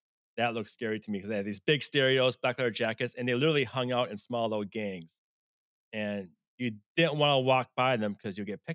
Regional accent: Mankato, Minnesota, United States; I'm from Mankato, Minnesota.

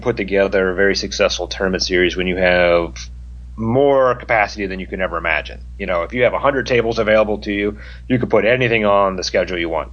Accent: Midwest, United States; Me being the born and raised in the Midwest polite guy.

